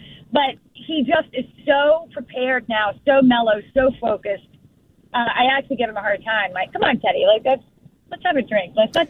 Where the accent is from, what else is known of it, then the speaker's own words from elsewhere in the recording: South Carolina, United States; I'm from South Carolina. That's home.